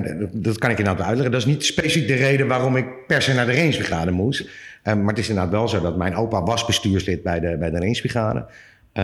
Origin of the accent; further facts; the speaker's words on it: Heemstede, North Holland, Netherlands; Op dat moment woonde ik in Heemstede. Ik ben geboren en getogen in Heemstede, maar mijn hele familie komt uit Zandvoort.